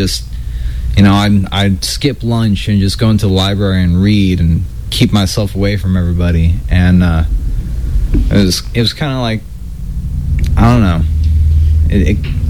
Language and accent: English; California, United States; born there; I was born here in California.